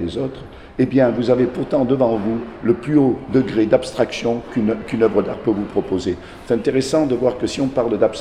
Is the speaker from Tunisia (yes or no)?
no; Provence-Alpes-Côte d'Azur, France; born there; now in Nice, France; je ne suis pas né à Nice, je suis né dans les Alpes-de-Haute-Provence, mais c'est à Nice que tout mon travail, au départ, s'est développé. Je suis venu ici à l'âge de 16 ans.